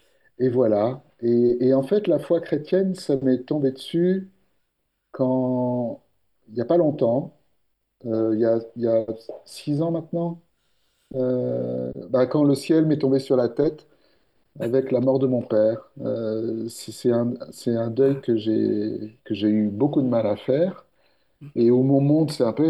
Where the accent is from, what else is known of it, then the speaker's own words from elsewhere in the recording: Paris, Île-de-France, France; born there; j'ai 51 ans, je suis né à Paris, dans une famille très, très diverse. Il y avait de tout. Au niveau de mes grands-parents, il y avait du Piémont italien